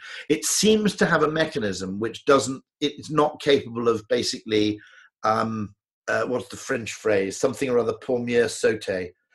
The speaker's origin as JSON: {"language": "English", "country": "United Kingdom", "said": "As a Brit"}